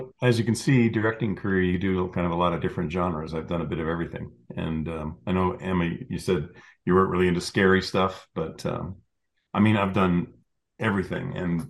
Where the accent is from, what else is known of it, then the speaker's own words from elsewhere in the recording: Calgary, Alberta, Canada; Well, it was a company called Nomadic Pictures, which was originally out of Calgary, my hometown.